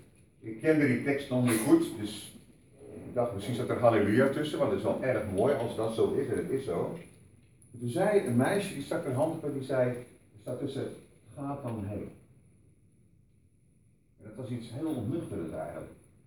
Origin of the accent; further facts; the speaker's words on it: Zeeland, Netherlands; ik kom uit Zeeland